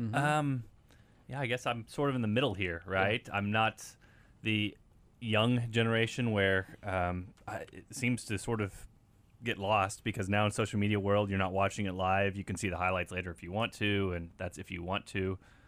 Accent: Emporia, Kansas, United States; I remember I grew up in Emporia, so they would have the mini schedule, the pocket schedule

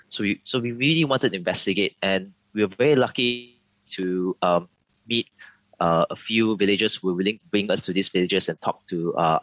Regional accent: Kuching, Sarawak, Malaysia; because I'm actually from Kuching, Sarawak myself. I was born there.

